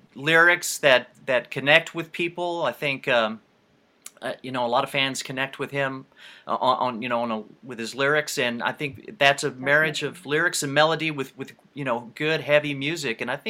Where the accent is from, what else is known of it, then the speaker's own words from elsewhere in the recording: United States; No, I'm from the States.